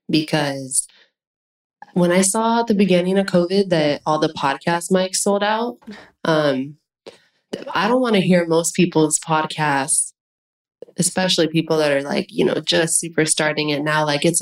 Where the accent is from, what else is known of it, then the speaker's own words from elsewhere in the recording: Tesuque, New Mexico, United States; I grew up in northern New Mexico, in Tizuque, just north of Santa Fe.